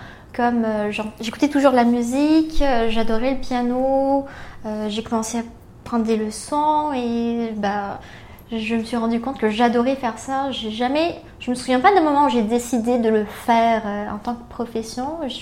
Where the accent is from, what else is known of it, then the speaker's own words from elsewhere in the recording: Rio de Janeiro, Brazil; French is a second language; Ben, je suis brésilienne, donc oui. Une école à ma ville qui est Rio de Janeiro, Rio.